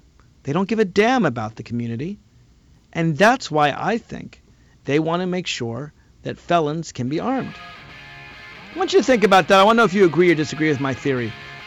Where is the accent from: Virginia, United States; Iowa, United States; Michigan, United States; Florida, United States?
Virginia, United States; Alexandria; I'm proud of my hometown, my city of Alexandria.